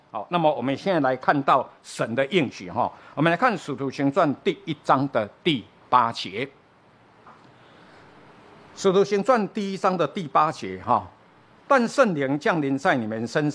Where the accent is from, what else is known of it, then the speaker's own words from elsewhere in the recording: Wanqiao, Chiayi County, Taiwan; 从这个国小，这个懂事以后啊，无论哪一间教会，在我们故乡临近，无论哪一间教会，灵恩布道会，我爸爸妈妈就叫我去，去参加。我住在湾桥嘛，大林、梅山、内埔、嘉义、南兴、北兴、西门